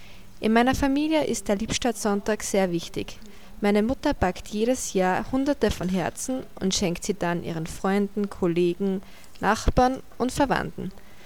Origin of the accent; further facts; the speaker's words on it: Gmunden, Upper Austria, Austria; now in Nice, France; Ich habe in Wien, der Hauptstadt von Österreich, studiert, komme jedoch aus einer kleinen Stadt in Oberösterreich. Meine Heimatstadt heißt Gmunden